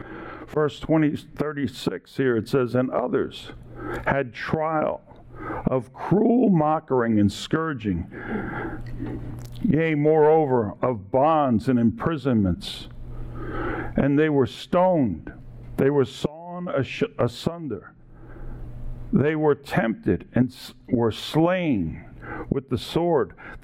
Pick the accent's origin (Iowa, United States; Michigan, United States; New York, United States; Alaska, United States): New York, United States; I call it Iraq because I'm from New York.